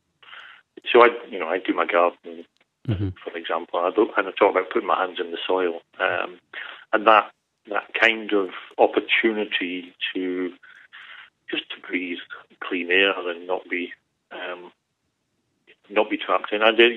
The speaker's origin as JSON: {"language": "English", "region": "East Midlands", "country": "United Kingdom", "tie": "born there", "also_born_or_lived": "Hull / Sunderland / Dundee / Edinburgh", "accent": "North East English", "said": "I am a complete mongrel. So I'm going to do a quick whistle-stop tour. I was born in Lincolnshire."}